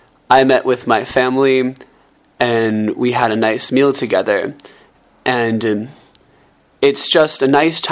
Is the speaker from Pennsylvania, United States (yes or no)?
yes; Philadelphia, Pennsylvania, United States; I'm from the United States, from the town of Philadelphia.